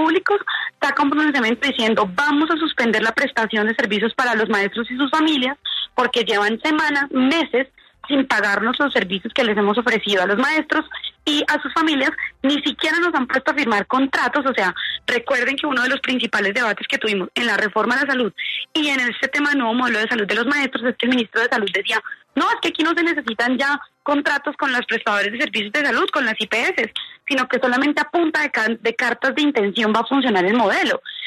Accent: Colombia; como colombianos y colombianas hemos reconocido que la labor de los maestros es tan importante

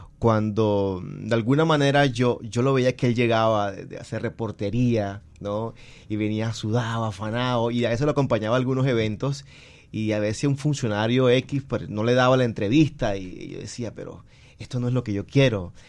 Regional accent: Guaymaral, Magdalena, Colombia; crecí de niño en Guaymaral, Magdalena, escuchando radionovelas

